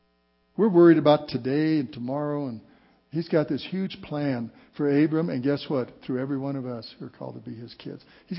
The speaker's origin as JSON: {"language": "English", "town": "Walsenburg", "region": "Colorado", "country": "United States", "tie": "born or raised there", "said": "Kind of like my hometown of Walsenburg, Colorado. Walsenburg is in southern Colorado."}